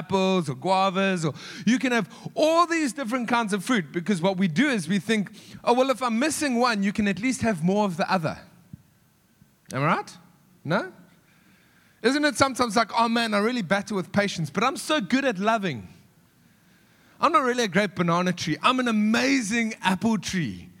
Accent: Johannesburg, Gauteng, South Africa; I'm from the East. Our greatest, the way that the East of Joburg, that is, by the way.

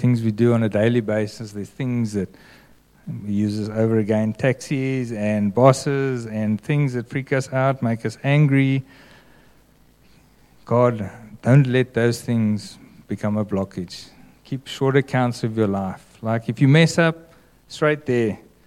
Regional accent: Durbanville, Western Cape, South Africa; So I grew up in Durbanville.

